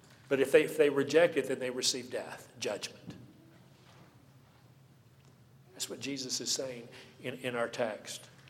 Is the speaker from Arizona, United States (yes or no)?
no; Knoxville, Tennessee, United States; Woe to Knoxville, my hometown.